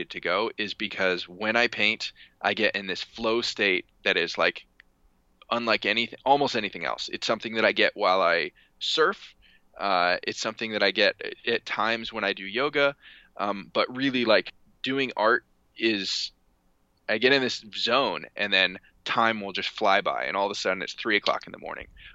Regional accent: California, United States; the fun thing about being in Barcelona is like I'm the kid from California, which is like unique and cool and novel, versus like now I'm in California and I'm the kid from California.

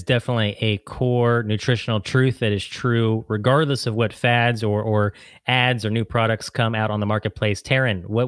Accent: Florida, United States; Be the Florida boy in me. I grew up in Central Florida, surrounded by strawberry fields and orange groves and that kind of stuff.

